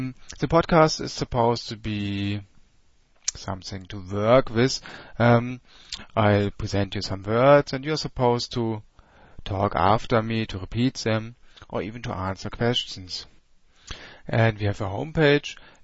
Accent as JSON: {"language": "English", "country": "Germany", "lives_now": "Switzerland", "said": "I'm your host. I'm from Germany, so I currently live in Switzerland."}